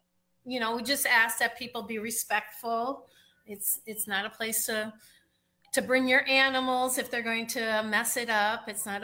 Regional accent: Minnesota, United States; like I grew up up in Stearns County, where the quarries are deep, deep, deep, deep, deep, where they cut all the granite out of it.

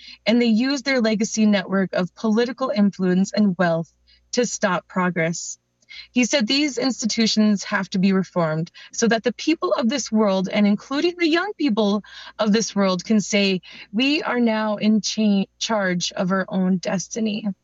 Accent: North Dakota, United States; Black Bear Clan, and I'm Turtle Mountain from the I'm Anishinaabe from the Turtle Mountain Band of Chippewa.

